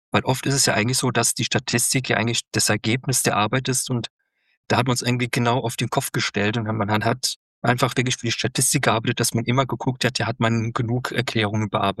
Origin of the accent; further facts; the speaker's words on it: Bachach, Germany; Ich bin aktuell 32 Jahre jung. Ich bin aktuell in Deutschland, in Bachach, meinem Heimatort